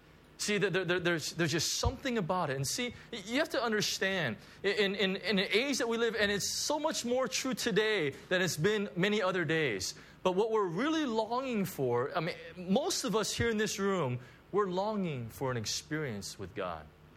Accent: United States; I come from the United States, you know, you know, in the States, there's this movement

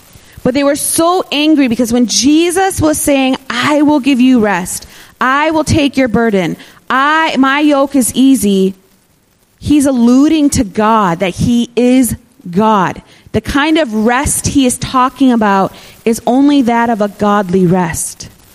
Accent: Michigan, United States; now in Hong Kong; You know, as a child growing up in Michigan, when winter came, there was something you looked forward to.

